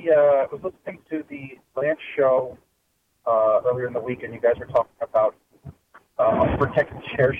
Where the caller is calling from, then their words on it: New Jersey, United States; from New Jersey.